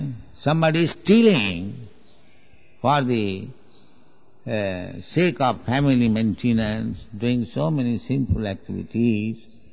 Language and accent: English; India; English is a second language; Just like I am an Indian, I am my family, you are European, you are American, you have got family.